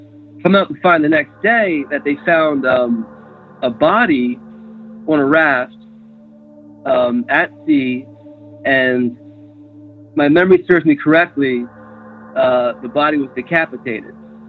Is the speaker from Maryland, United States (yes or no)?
yes; Baltimore, Maryland, United States; I'm from Baltimore. I have a little UFO story.